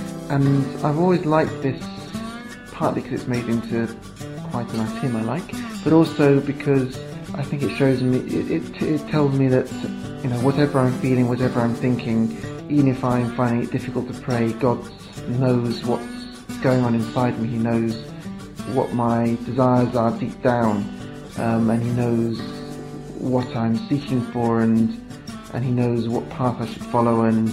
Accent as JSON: {"language": "English", "region": "London", "country": "United Kingdom", "said": "I'm from London"}